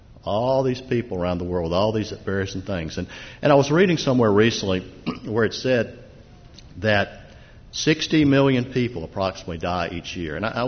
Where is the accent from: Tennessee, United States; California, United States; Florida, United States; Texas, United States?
Tennessee, United States; Nashville; Now, I grew up in Nashville, Tennessee, and major road in Nashville called Gallatin Road